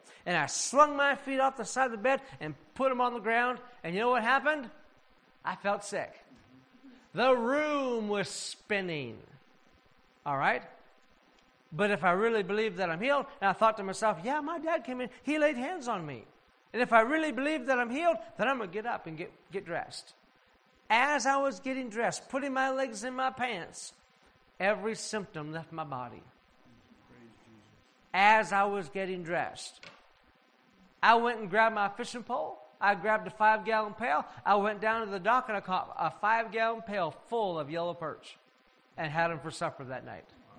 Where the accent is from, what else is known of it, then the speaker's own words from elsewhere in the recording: United States; Not because I'm American, but I had this tape player.